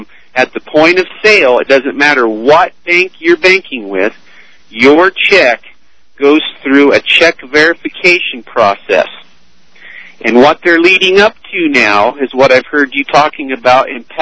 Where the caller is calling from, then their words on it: Colorado, United States; I'm calling from Northern Colorado.